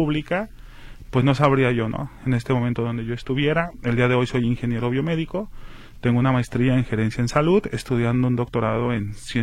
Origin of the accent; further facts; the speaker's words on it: Mexico; Colonia El Retiro, y de ahí vengo. Yo vengo de la Colonia del Retiro, ahí tuve mi infancia, ahí tuve mi... no estudié la secundaria en El Retiro porque El Retiro no tiene secundaria